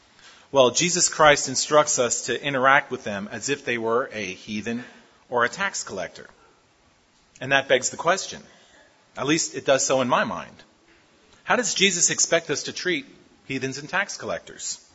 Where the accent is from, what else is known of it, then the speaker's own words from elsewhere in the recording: Pennsylvania, United States; Being in North Texas, I grew up in Pennsylvania, so we always used to say that February was the longest month of the year